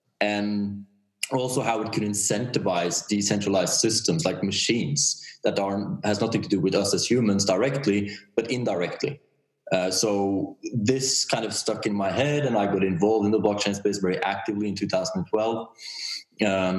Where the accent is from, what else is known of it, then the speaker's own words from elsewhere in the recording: Oslo, Norway; from Oslo, Norway.